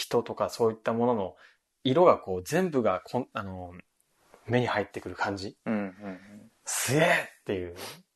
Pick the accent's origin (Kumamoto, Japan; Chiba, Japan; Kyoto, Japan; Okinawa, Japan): Okinawa, Japan; でも、うちの地元の方って、その沖縄ってすごい未だにまだ空は綺麗なんで、割とこう真っ青な空ってまだ見れるんですよ